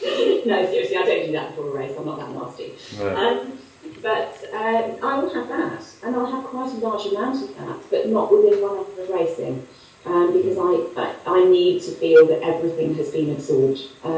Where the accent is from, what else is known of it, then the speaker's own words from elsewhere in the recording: England, United Kingdom; So, yes, we're both English, we're both blonde.